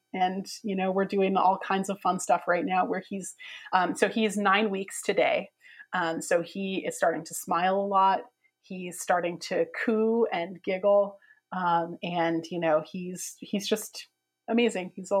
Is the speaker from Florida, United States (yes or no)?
no; Berkeley, California, United States; I grew up in Berkeley in California, and on, you know, sort of special weekends, my family would go out to San Francisco